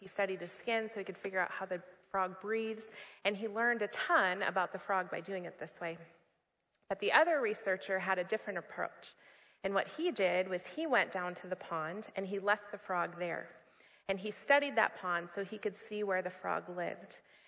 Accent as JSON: {"language": "English", "country": "United States", "said": "I moved to Colorado. I'm from the States, and I worked at a place called Focus on the Family."}